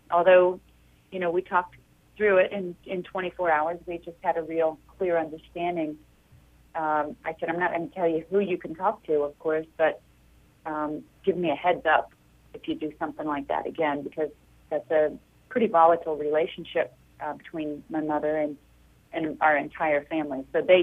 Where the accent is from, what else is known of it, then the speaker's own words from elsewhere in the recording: Kansas, United States; they went back to Kansas and my Aunt Char, who was in the film, was taking them around and showing them my hometown.